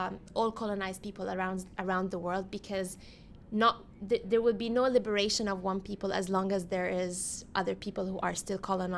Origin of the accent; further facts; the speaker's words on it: Palestine; moved away; growing up in Palestine as an indigenous Palestinian person who lived under apartheid, under occupation, under colonization, and now I am a settler on this colonized land